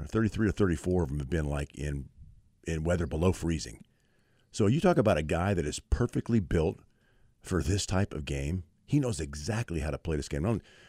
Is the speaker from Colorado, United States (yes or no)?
yes; Denver, Colorado, United States; born there; Well, I know. Denver.